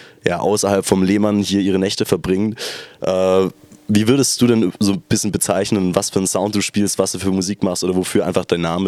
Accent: Baden-Württemberg, Germany; ich komme ursprünglich nicht direkt aus dem Kern von Stuttgart, sondern einen Ticken außerhalb

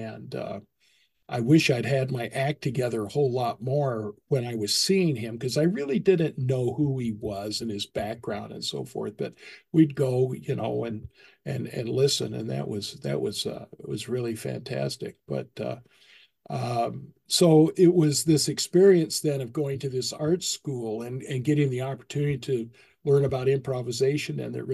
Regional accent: Boise, Idaho, United States; And I grew up in Boise, so I'm a Pacific Northwester too in my

